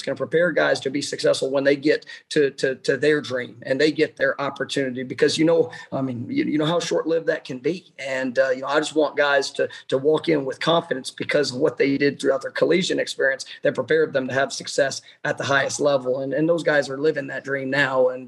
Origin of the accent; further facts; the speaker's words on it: Dallas, Texas, United States; I grew up in Dallas, Texas. And when I was 12 years old